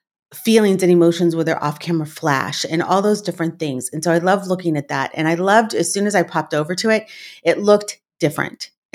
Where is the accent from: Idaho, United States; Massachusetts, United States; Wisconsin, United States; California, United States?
California, United States; I'm from the Los Angeles area, from specifically Orange County.